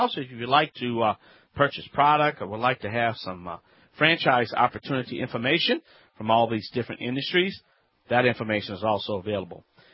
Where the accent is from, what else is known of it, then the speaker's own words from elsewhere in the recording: Louisiana, United States; from the Bayou Land. I'm the originator, not the duplicator.